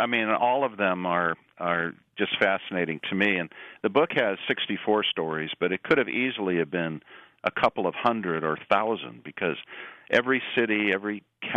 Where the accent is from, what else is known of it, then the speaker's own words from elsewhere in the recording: Grass Valley, California, United States; When I grew up in Grass Valley, there was a little street around the corner from where I lived